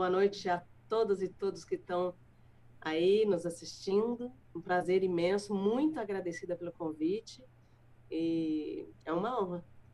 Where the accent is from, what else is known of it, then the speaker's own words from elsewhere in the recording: Itapecerica, São Paulo, Brazil; eu sou uma mulher, uma senhora de 50 anos, né, Edson? E a minha infância foi em Itapecerica, que era, nessa época, uma cidade de interior, né? Eu morava, assim, na periferia, estrada de terra, era praticamente um sítio.